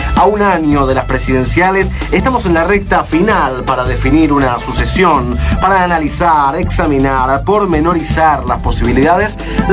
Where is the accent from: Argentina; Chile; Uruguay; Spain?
Uruguay; ustedes como argentinos y yo como uruguayo